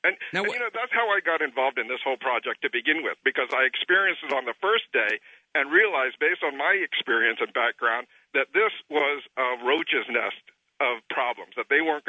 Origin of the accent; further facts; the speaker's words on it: United States; as an American, I am embarrassed.